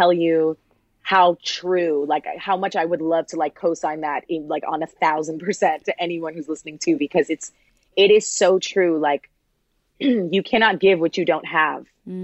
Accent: Toronto, Ontario, Canada; I'm from Toronto. I'm a child of immigrants. I've lived a very humble existence.

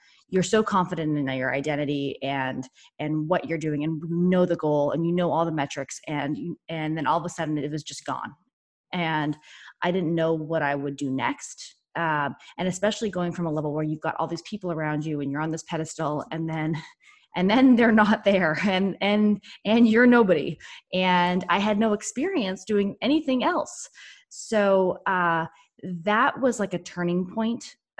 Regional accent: Canada; now in United States; I come from actually from Canada

